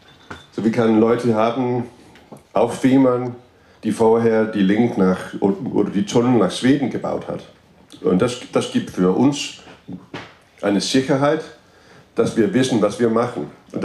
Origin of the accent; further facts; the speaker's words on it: Sønderborg, Southern Denmark, Denmark; ich komme aus Sonderburg. Und in Sonderburg sagen wir, moin, wir sehen uns in Sonderburg.